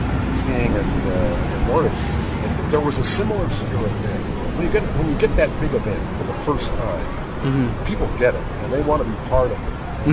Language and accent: English; Toronto, Ontario, Canada; I come from Toronto, we're the same.